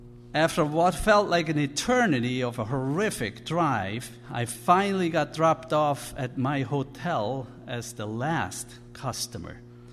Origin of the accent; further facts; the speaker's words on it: Switzerland; Growing up in Switzerland, I had gone to church and Sunday school from early childhood on